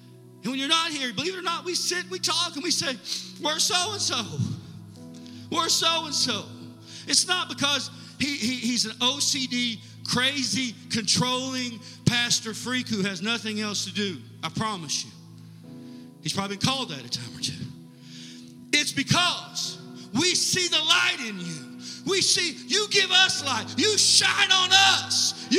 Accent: Lost Creek, Virginia, United States; We'll stand up and say, we're from Lost Creek, Virginia.

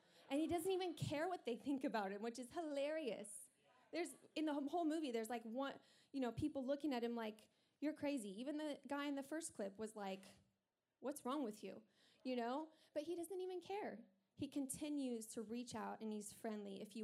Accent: Texas, United States; now in California, United States; And I'm from Texas. I grew up in a town of 7,000 people. And I was at this little tiny high school.

